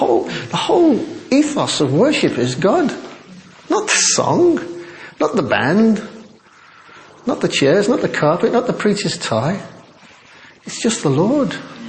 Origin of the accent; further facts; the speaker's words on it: Liverpool, North West England, United Kingdom; and I come from Liverpool, so, you know.